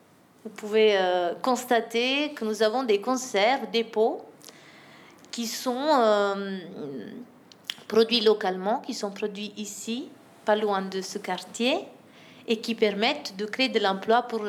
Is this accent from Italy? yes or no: yes; Italy; Moi, je suis italienne.